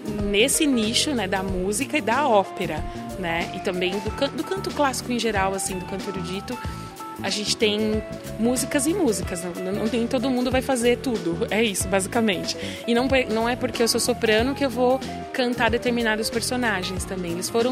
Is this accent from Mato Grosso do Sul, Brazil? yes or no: yes; Campo Grande, Mato Grosso do Sul, Brazil; also born or lived in Goiânia; now in São Paulo, Brazil; Sou de Campo Grande, estudei em Goiânia e aí vim a São Paulo.